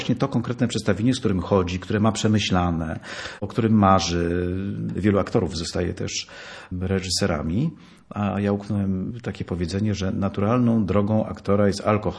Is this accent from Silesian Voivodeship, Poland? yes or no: no; Gdańsk, Pomeranian Voivodeship, Poland; Danka była z Katowic, ja z Gdańska, a spotkaliśmy się w Warszawie.